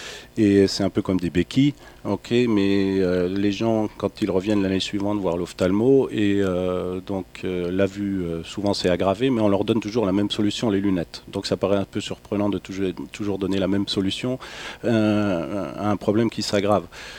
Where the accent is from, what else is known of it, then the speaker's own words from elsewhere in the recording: France; now in Dresden, Germany; je suis français, mais comme je te l'ai dit tout à l'heure avant l'antenne, j'habite en ex-Allemagne de l'Est, à Dresde depuis 1991, à part un court passage en France, près d'Angers, avec des amis musiciens en 2003-2004.